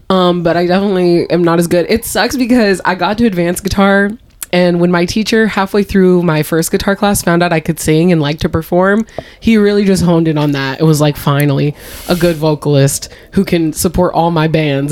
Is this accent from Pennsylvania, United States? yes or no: no; Rancho Cordova, California, United States; also born or lived in South Sacramento / Elk Grove; Yeah. I'm from Rancho Cordova.